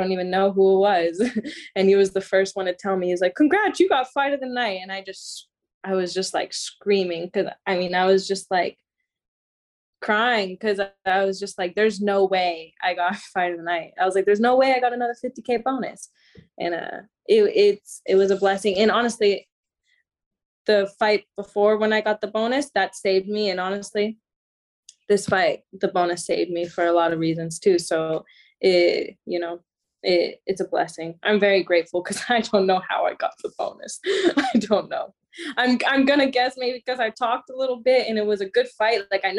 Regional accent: Florida, United States; I love the sea. I love the ocean. And I'm from Florida.

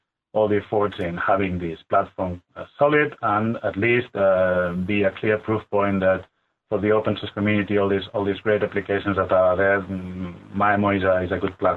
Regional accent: Barcelona, Catalonia, Spain; moved away as an adult; now in Helsinki, Finland; I mean, I'm now here located in Helsinki, which is like in the other corner of Europe because I'm from Barcelona, which has real differences in culture, weather

